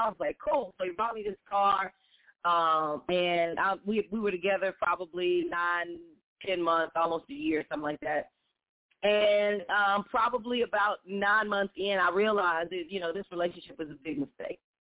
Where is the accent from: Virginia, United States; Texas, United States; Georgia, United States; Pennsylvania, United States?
Texas, United States; Fort Worth; I'm from Fort Worth. I know the area very well.